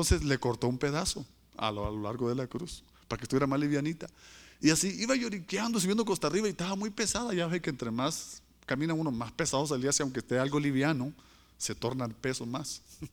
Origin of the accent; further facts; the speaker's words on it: Tierra Caliente, Mexico; Yo soy de allá, de la Tierra Alegre, Tierra Caliente, donde hay tambora y mariachi y todo eso.